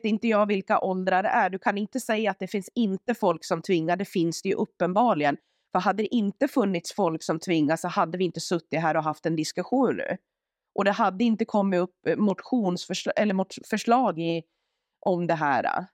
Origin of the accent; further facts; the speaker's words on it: Sweden; Jag är helt svensk, men jag är inte kristen, muslim, buddhist eller någonting annat